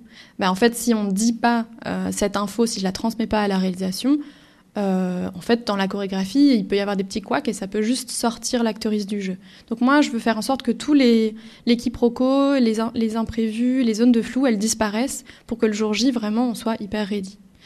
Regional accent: France; moved away as an adult; now in Belgium; Je viens de France, j'ai grandi en France, mais j'ai bougé en Belgique pour faire une école de cinéma, l'INSAS, à Bruxelles. Et je travaille en Belgique en grande partie.

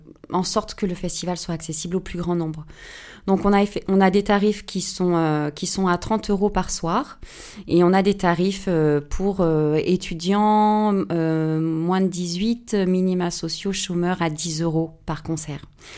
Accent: Privas, Auvergne-Rhône-Alpes, France; Parce que je suis, moi, privadoise, que j'ai grandi en Ardèche et que j'ai passé mon bac ici

